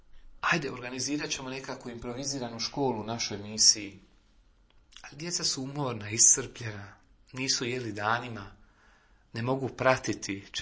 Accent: Split-Dalmatia County, Croatia; ponosan sam što dolazim iz Hrvatske, ponosan sam što sam iz Splitsko-makarske nadbiskupije

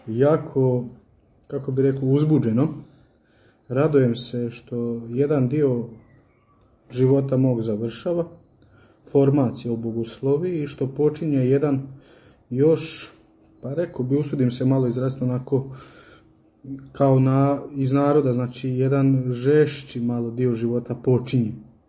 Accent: Đakovo, Osijek-Baranja County, Croatia; kako si rekao, inače Slavonac, dolazim iz Osijeka, rođen u Osijeku, odgajan u Đakovu, kršten i krizman u Đakovu. Volim reći za sebe da sam Đakovčanin, ali evo, Osijek i Đakovo su mi jednako dva najdraža grada

